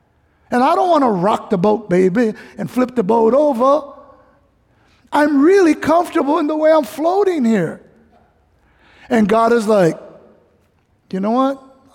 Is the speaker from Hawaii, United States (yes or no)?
yes; Kalihi, Hawaii, United States; Believe me, I never was one kid growing up in Kalihi going, oh, when do I go in Israel, cuz?